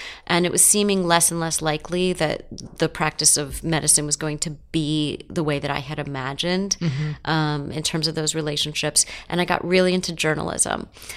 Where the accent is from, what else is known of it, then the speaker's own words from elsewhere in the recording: Los Angeles, California, United States; I grew up in Los Angeles and not in a world where therapists were common. Even though that's how people think of Los Angeles today.